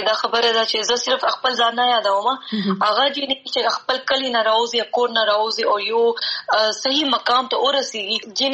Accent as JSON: {"language": "Pashto", "region": "Khyber Pakhtunkhwa", "country": "Pakistan", "said": "وزیرستان نه مې تعلق دی خو وزیرستان کې هم شمالي وزیرستان نه ما تعلق دی"}